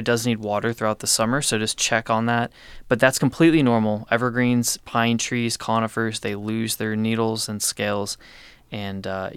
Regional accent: Pennsylvania, United States; When I first moved to this area, I grew up in Pennsylvania, and we have lots of rhododendrons.

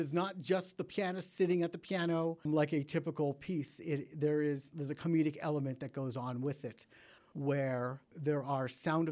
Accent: Massachusetts, United States; I grew up outside Boston, and so the … was a definite part of my upbringing.

